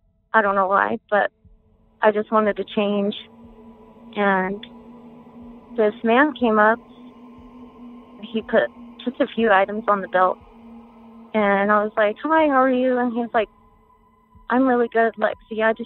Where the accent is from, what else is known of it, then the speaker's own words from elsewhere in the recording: South Carolina, United States; I was raised in South Carolina as a Southern Baptist.